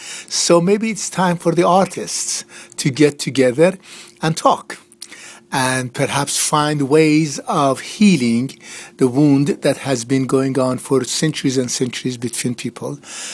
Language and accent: English; Iran; moved away as an adult; I was born in Iran. I was educated in Iran. And I came here as a student to learn more and go back and teach.